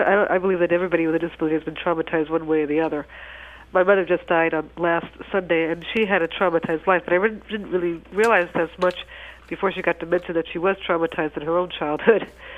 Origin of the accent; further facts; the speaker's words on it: New York City, New York, United States; I've been blind all my life, and I grew up in New York City.